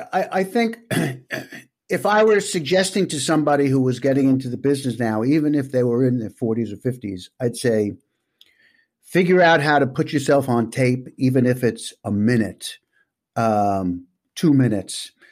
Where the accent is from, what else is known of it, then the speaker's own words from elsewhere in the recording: New York, United States; I grew up in New York, as you could tell.